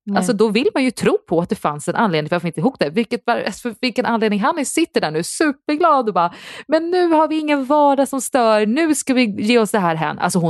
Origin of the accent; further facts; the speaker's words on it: Sweden; Hade vi varit hemma i Sverige hade jag ändå försökt att ta upp vår kontakt här i vår efter vi var på 3 dejter i höstas.